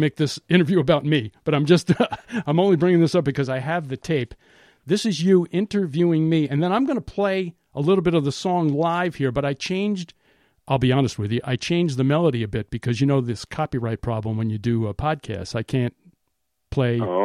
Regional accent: New York, United States; Yeah, I'm from Long Island originally.

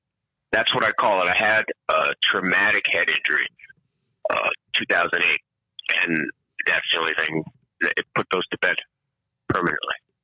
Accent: Jamaica; And I am a Jamaican person of color who's may have been, you know, I've tried to stay away from toxic masculinity, but it's how I was raised.

